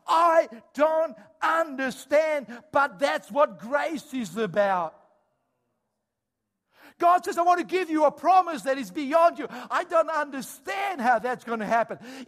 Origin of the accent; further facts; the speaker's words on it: Australia; He doesn't treat you as an Australian shepherding do. See, in Australia, when we have so many sheep, how do we handle the sheep?